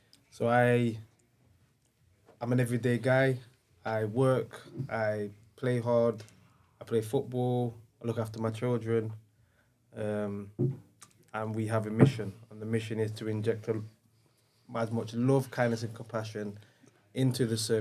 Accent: Derby, East Midlands, United Kingdom; I grew up in Derby.

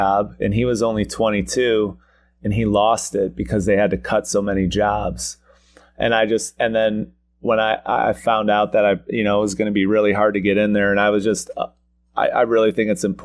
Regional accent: North Royalton, Ohio, United States; growing up in North Royalton, I always joke with people that I really was never west of Pearl Road.

